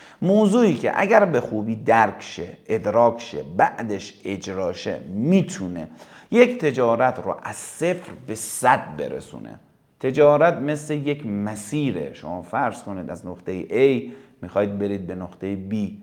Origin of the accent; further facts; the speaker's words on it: Iran; من بر این اعتقادم که ما ایرانی هستیم